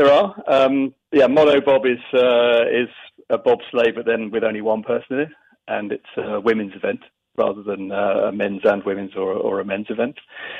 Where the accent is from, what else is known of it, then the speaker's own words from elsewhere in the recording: United Kingdom; I remember very well, of course, being British myself.